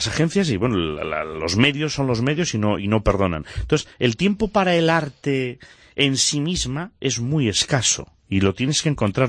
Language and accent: Spanish; Zamora, Castile and León, Spain; aquí en Zamora, los que somos zamoranos o zamoranos de adopción